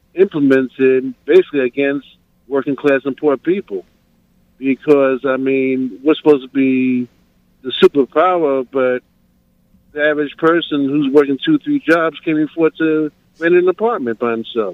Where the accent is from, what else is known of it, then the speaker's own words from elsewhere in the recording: Queens, New York, United States; I'm from Southeast Queens.